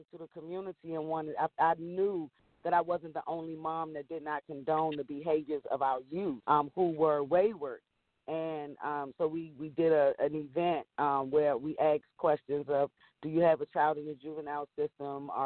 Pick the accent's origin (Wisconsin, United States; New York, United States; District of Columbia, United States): District of Columbia, United States; Washington; I grew up in Southeast D.C. on Hillside Road, a one-way street at the top of Benner Road